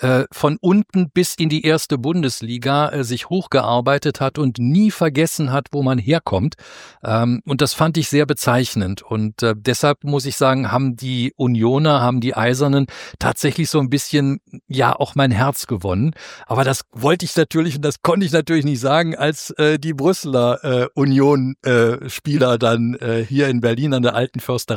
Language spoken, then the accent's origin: German; Belgium; also als Belgier, welchem Club haben Sie denn die Daumen gedrückt?